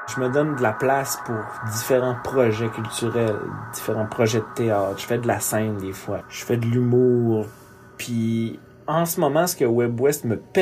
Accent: Quebec, Canada; now in Manitoba, Canada; Je suis d'origine du Saguenay-Lac-Saint-Jean, qui est une région du Québec extrêmement francophone. Moi, je dis toujours que même mes profs d'anglais parlaient pas l'anglais vraiment là

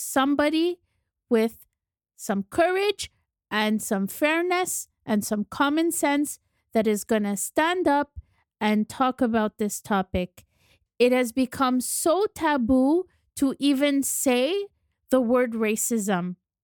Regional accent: Quebec, Canada; She's a Quebecer through and through, like many of us, born and raised here

